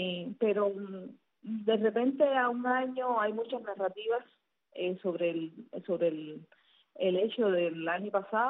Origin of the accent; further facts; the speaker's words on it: Cuba; Pero bueno, eso es Cuba, somos los cubanos.